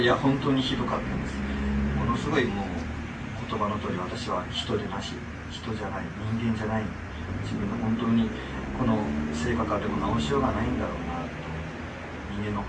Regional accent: Kagoshima, Japan; 鹿児島県、まあ、鹿児島県育ち

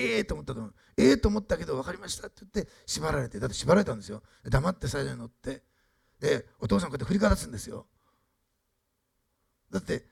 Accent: Osaka, Japan; also born or lived in Tokyo; 私は大阪で生まれ育ってメソスト教会でリバイバルを経験した、300人ぐらい大きな会堂を持っている教会で育った。

